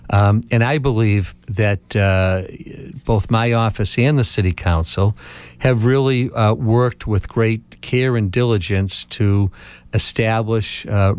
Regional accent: Marshfield, Massachusetts, United States; I grew up in Marshfield.

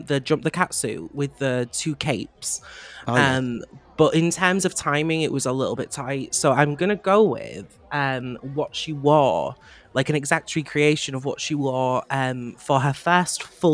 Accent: Manchester, North West England, United Kingdom; I'm from Manchester.

